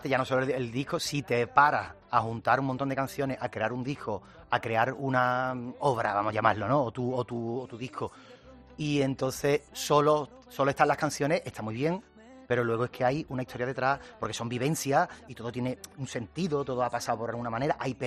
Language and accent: Spanish; Cádiz, Andalusia, Spain; Yo vengo de Cádiz y nosotros tenemos containers y containers de palabras, de términos, de acentos.